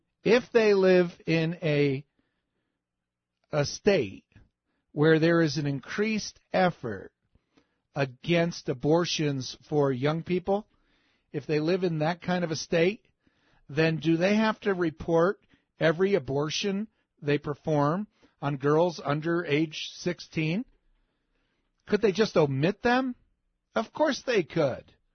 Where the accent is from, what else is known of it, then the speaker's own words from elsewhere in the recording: New Jersey, United States; And I'm from New Jersey, northern New Jersey.